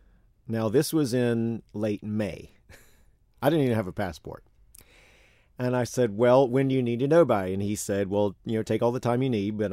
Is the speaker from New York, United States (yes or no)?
no; North Carolina, United States; now in Ramsey, Isle of Man; But no, I'm from North Carolina on the East Coast of the United States.